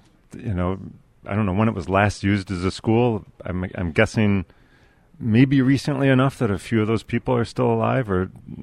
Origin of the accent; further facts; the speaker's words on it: Rome, New York, United States; But I lived in a farmhouse when I was growing up in Rome, New York